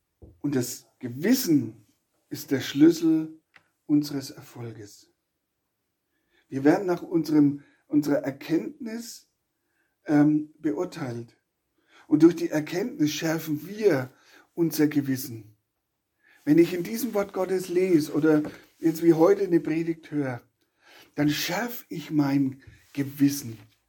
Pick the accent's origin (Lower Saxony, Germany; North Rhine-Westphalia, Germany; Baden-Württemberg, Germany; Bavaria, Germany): Bavaria, Germany; Kitzingen; also bei uns in der Nähe, also wo ich aufgewachsen bin, Kitzingen, war eine riesengroße Kaserne mit einem richtig großen Gelände.